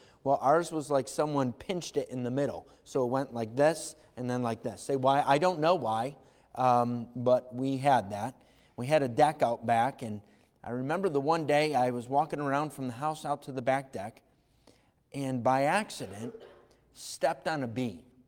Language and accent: English; Irondequoit, New York, United States; now in Brockport, United States; I grew up in Irondequoit. That's, if you don't know, on the east side of town. That's when I got married and moved out to Brockport.